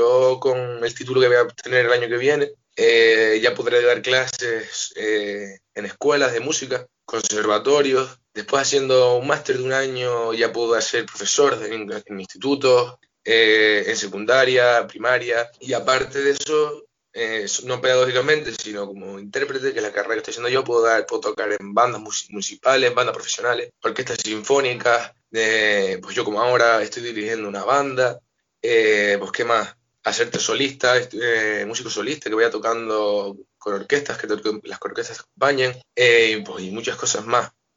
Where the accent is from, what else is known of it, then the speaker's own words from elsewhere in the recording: La Palma, Canary Islands, Spain; yo soy de La Palma, y en La Palma nunca ha habido fagot